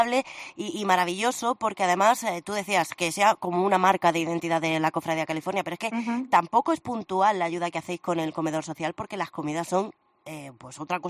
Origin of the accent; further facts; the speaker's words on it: Cartagena, Region of Murcia, Spain; somos de Cartagena, nos encanta nuestra Semana Santa